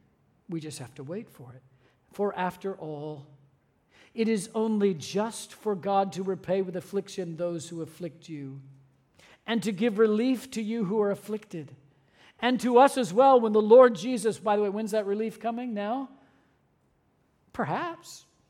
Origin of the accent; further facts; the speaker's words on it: Scotland, United Kingdom; And I'm Scottish. … is like the Smith of Scotland.